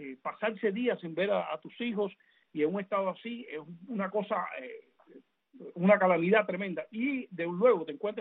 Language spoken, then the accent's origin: Spanish; Cuba